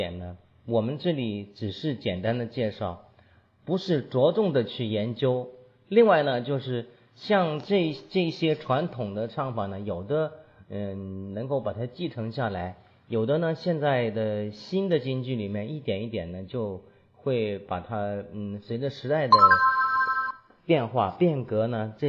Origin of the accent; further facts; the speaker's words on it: Jiangsu-Zhejiang area, China; 我们就是南方人呢江苏和浙江一带的讲不